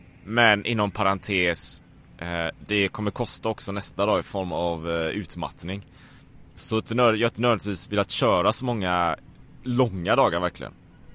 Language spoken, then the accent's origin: Swedish; Sweden; det är som en vanlig mellanstor stad hemma i Sverige